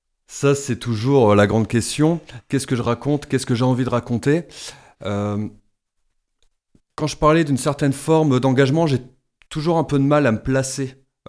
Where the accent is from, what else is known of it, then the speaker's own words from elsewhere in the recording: Vitry-en-Artois, Hauts-de-France, France; also born or lived in Douai; Je suis né à Douai, mais j'ai vécu quand même plus de 20 ans à Vitry, donc ça me fait toujours un peu bizarre de revenir sur ce que je considère toujours au-delà juste du Pas-de-Calais et du Nord, un peu sur mes terres d'enfance.